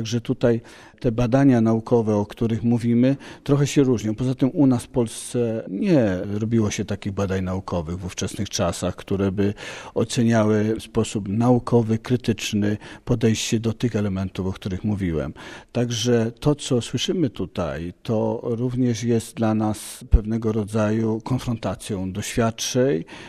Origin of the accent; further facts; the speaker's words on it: Kraków, Lesser Poland, Poland; jestem lekarzem ginekologiem z Krakowa.